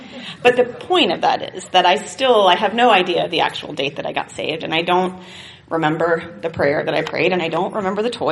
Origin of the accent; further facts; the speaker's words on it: Sebring, Florida, United States; born there; But I was born here in Sebring, or close to here, on September 23rd, 1979.